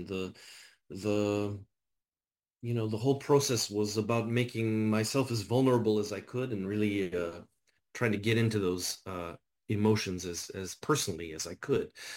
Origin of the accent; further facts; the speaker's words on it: Winnipeg, Manitoba, Canada; now in Montreal, Canada; I grew up in Winnipeg. I now live in Montreal. You know, I grew up in one reality. I now live in another. I grew up in one language. I now spend every day of my life in another language, which is my second language, French.